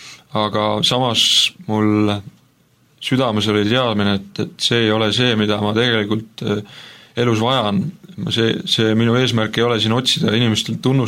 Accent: Saare County, Estonia; Minu lapsepõlv möödus Saaremaal. Ja olen sündinud Saaremaal ja ma ema isa, emad ei olnud kristlased ja minu suguvõsas ei olnud peaaegu mitte kedagi, kes oleks usuga seotud.

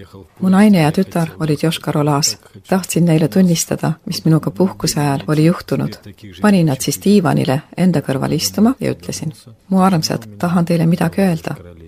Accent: Kharkiv, Kharkiv Oblast, Ukraine; moved away as an adult; now in Yoshkar-Ola, Russia; Ma ise ei sündinud Marimaal ega ole selle rahva esindaja. Kolisin sinna Ukrainast, Harkovist, kus lõpetasin sõjaväe kooli.

